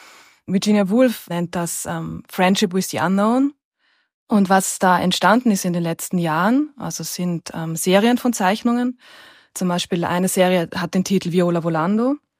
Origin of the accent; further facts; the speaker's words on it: Vienna, Austria; born there; Ich bin in Wien geboren, wo ich auch lebe und arbeite.